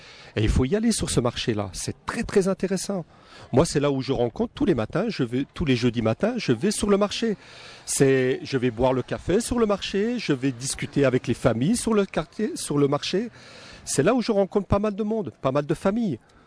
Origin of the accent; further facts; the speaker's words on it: Grand Est, France; Moi, je viens de France, mais je viens de Lorraine. Moi, je ne suis pas d'ici. Je n'ai pas l'accent toulousain.